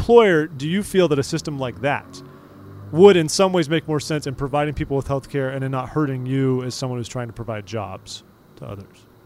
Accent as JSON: {"language": "English", "region": "the West", "country": "United States", "said": "We're Americans. I'm from the West. I like the freedom to have a car and just go where I want."}